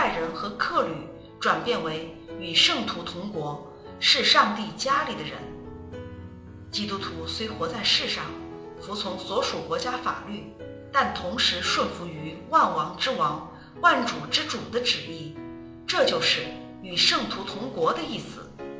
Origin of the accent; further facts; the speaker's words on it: Hong Kong; born there; moved away; 我是在香港出生的客家人，大半生以做客移民身份于异邦念书工作，建立家园。每当听到乡音，精神必为之一振